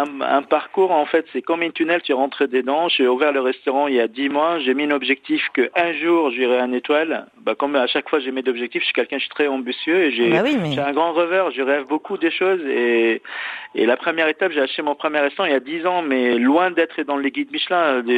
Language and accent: French; Lebanon; moved away as an adult; now in France; Je suis arrivé du Liban en 99 avec 200 francs dans la poche, 20 ans de guerre civile